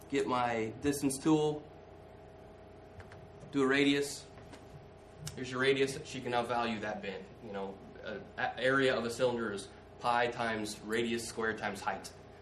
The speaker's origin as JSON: {"language": "English", "town": "Seward", "region": "Nebraska", "country": "United States", "tie": "born or raised there", "said": "You know, I grew up in Seward, and I always sort of got it. I could never be Beatrice, maybe because they're shorter people."}